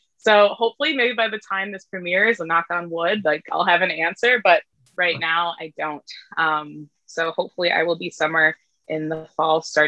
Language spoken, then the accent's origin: English; Janesville, Wisconsin, United States; I am from Janesville, Wisconsin. So that's about 40 minutes south, can be 30, depending on how quick you drive from Madison.